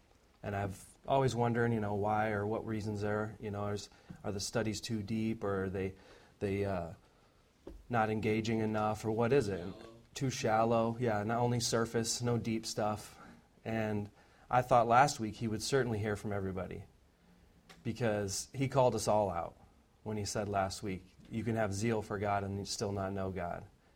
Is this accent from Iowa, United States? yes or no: yes; Iowa, United States; I'm originally from Iowa, but, you know, I'm also a Christian